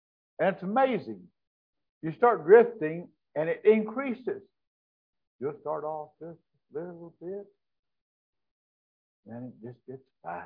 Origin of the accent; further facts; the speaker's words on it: Joplin, Missouri, United States; Where I grew up in Joplin, by the school, there is a steel post driven into the ground.